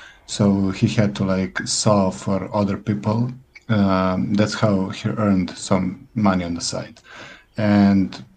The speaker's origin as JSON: {"language": "English", "country": "Serbia", "said": "I'm a designer from Serbia, and I'm so honored to be here."}